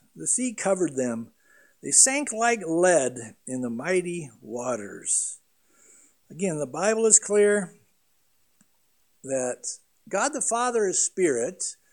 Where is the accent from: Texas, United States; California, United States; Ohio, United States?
California, United States; San Diego; I mean, I grew up surfing in San Diego.